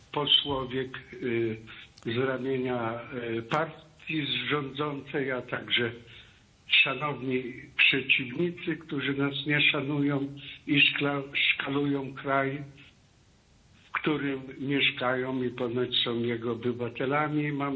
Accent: Pomeranian Voivodeship, Poland; Ja jestem Kaszubą. Moja rodzina mieszkała w okolicach Gdańska kilkaset lat.

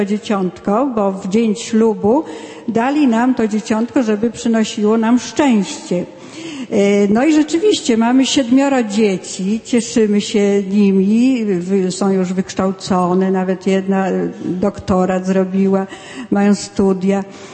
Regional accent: Warmian-Masurian Voivodeship, Poland; No my przyjechaliśmy z Warmii, Warmia i Mazury, tam gdzie są jeziora, lasy

